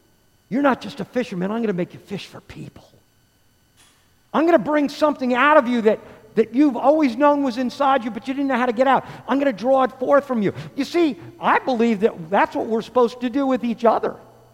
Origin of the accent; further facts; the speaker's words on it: New Jersey, United States; growing up in New Jersey, let me tell you something.